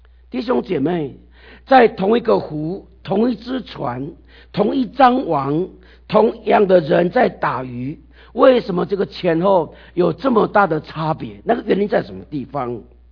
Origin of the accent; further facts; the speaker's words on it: Taiwan; 因为我是从台湾来，所以我台语比较顺一点。